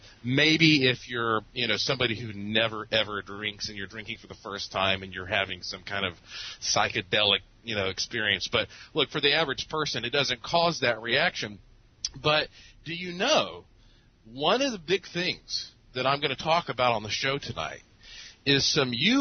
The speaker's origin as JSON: {"language": "English", "town": "Milwaukee", "region": "Wisconsin", "country": "United States", "tie": "born or raised there", "said": "Yeah, but hey, I came from Beer City, so I was kind of screwed, right?"}